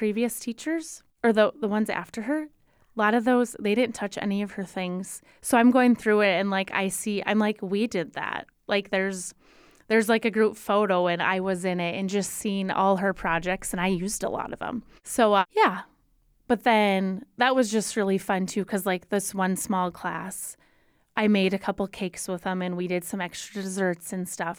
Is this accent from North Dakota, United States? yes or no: yes; North Dakota, United States; I taught in a really small school in North Dakota. I taught in my hometown.